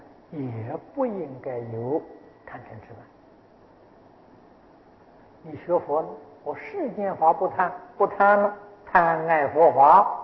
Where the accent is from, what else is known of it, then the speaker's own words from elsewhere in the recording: China; 在过去二次大战当中，我们中国人跟日本人打了八年仗啊， 死伤的人太多太多了，啊，就是我这个年龄就亲眼看见的。